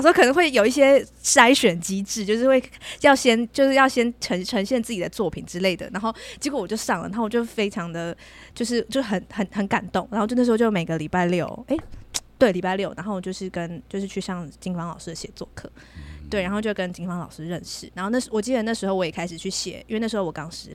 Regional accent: Taichung, Taiwan; now in Taipei, Taiwan; 然后其实我人生地不熟，因为我是台中人、嗯、也是北漂

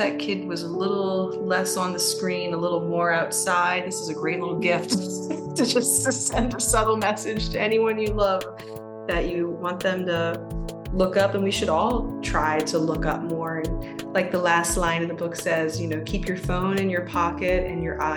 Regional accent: New Orleans, Louisiana, United States; Because I imagined and remembered being a child growing up in Southeast Louisiana and in New Orleans.

